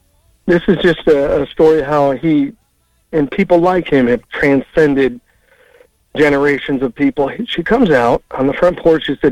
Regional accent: Chicago, Illinois, United States; I'm born and raised in Chicago.

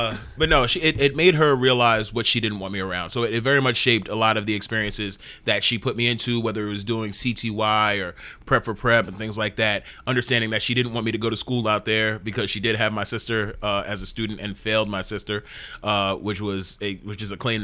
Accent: New York City, New York, United States; I am originally from Rockaway, Bay Eight Hours stand up.

